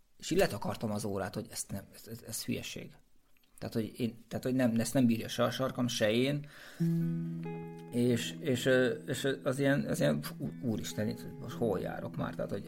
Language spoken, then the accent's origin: Hungarian; Hungary; így első magyarként értem el, tehát az első magyar teljesítő lettem